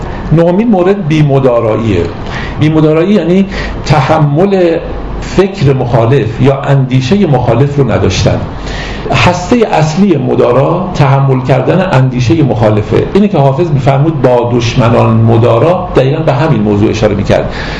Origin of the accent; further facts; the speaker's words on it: Iran; از آن جهت که من مسلمانم. من از ایران دفاع میکنم نه به خاطر اینکه کشور خوبیه، فقط به خاطر اینکه من ایرانی هستم.